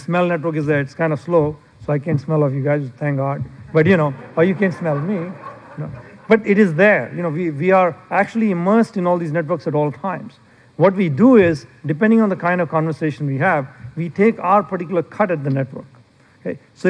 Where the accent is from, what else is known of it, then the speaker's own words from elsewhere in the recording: India; moved away as an adult; now in United States; I grew up in India when there were no, at a time when there was no television and a time when there were none of these great roller coasters and things like that. So when I first came to this country, I was going to get my PhD at Rice University.